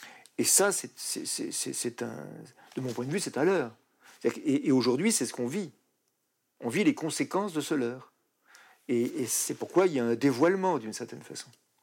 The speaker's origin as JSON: {"language": "French", "country": "France", "said": "Bon, je suis français, d'origine italienne en particulier"}